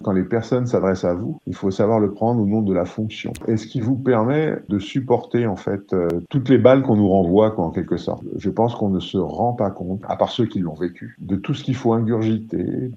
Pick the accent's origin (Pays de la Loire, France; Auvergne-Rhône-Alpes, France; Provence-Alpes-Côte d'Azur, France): Pays de la Loire, France; moved away as an adult; also born or lived in Île-de-France; Je suis quelqu'un qui vient d'un milieu rural. J'ai habité très longtemps dans ma jeunesse dans la Sarthe, dans un petit village au sud du Mans. J'ai quitté ce cocon familial à l'âge de 18 ans pour venir travailler en région parisienne.